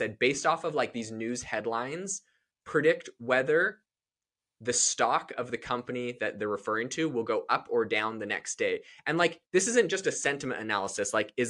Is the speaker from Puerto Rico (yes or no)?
no; Canada; I'm from Canada.